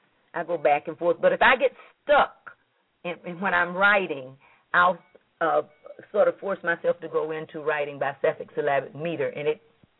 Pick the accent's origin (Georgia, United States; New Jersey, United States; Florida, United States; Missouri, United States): Georgia, United States; Yes, he's from Virginia. I'm from Georgia.